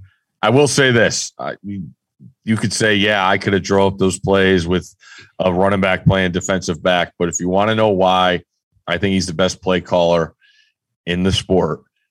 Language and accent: English; Connecticut, United States; growing up in Connecticut, knowing that the Jets and Giants were going to be on the television